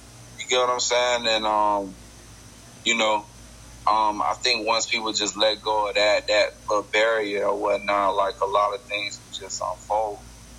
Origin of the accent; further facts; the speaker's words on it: Florida, United States; Like, I remember there was, you know, just growing up in Florida, like, whatchamacallit, Slip and Slide.